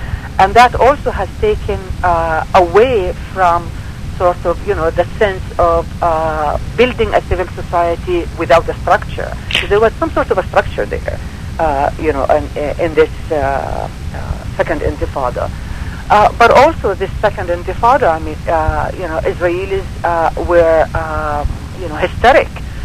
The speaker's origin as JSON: {"language": "English", "country": "Canada", "said": "we have not yet, as Canadian women, come to grips"}